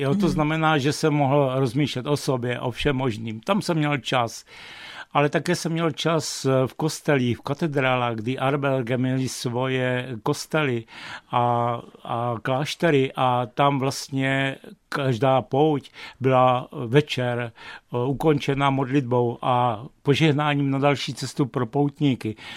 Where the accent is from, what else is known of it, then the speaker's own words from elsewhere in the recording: Bohemia, Czechia; A navíc jsem z Čech a to vaše pivo je trošku podobné limonádě.